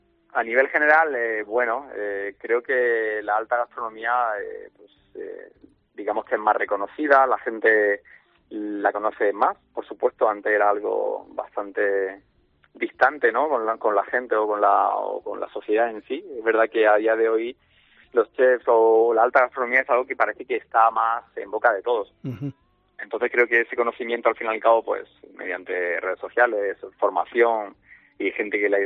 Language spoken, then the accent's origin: Spanish; Linares, Andalusia, Spain; han sido tapas en mi tierra, en Linares